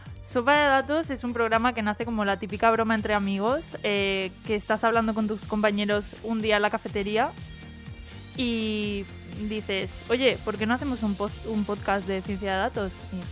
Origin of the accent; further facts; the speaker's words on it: Málaga, Andalusia, Spain; also born or lived in United States; now in Valencia, Spain; Desde Málaga, bueno, ahora mismo en Valencia contigo, pero sí, yo nací en Estados Unidos y viví en Málaga la mayor parte de mi vida, así que me llamo yo a mí misma la malagueña adoptada aquí en Valencia.